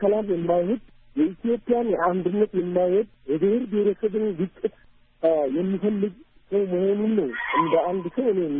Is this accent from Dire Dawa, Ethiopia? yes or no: yes; Dire Dawa, Ethiopia; እኛ ድሬዳዋ ላይ ተወልደን ነው ያደግነው። ወለድንበት እዚህ ነው። ከብሔር ብሔረሰብ ጋር እየኖርን ያለ ነው።